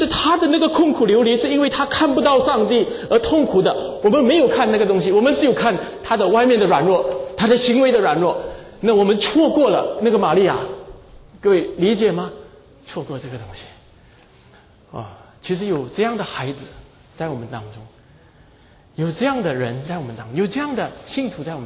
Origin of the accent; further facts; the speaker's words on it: Singapore; 其实我们新加坡人也一样